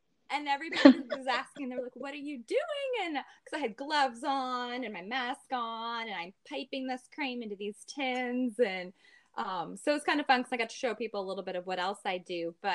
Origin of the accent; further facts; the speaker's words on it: Washington, United States; But I was born and raised in Kitsap County. You know, that's our county where Bremerton and Port Orchard, Silverdale, Paul's both located.